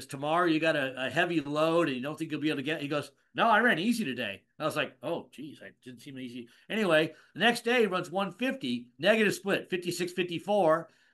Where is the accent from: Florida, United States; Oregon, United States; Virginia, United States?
Oregon, United States; I'm super happy that I grew up in Oregon and got to see him run at least one time.